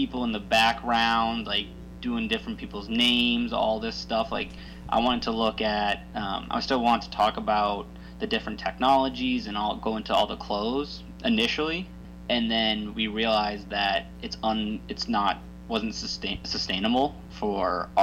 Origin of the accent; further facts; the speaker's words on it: Massachusetts, United States; I grew up just outside the Boston area, and seeing Laguna Beach in California was just a culture shock almost, because I'm freezing in the winter